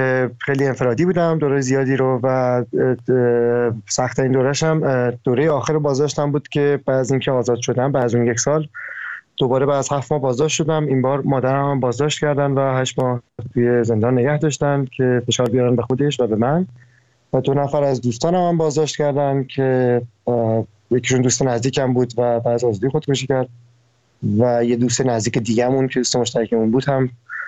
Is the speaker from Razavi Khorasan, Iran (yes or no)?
no; Kerman, Iran; also born or lived in Isfahan; now in Tehran, Iran; من متولد اصفهانم ولی کرمان بزرگ شدم و طبق نظر مامانم به خودم کرمانی محسوب میشم. دوران کودکیم کرمان بوده، زمان دانشگاه تهران، دانشگاه شریف قبول شدم، رشته هوافضا، اومدم تهران.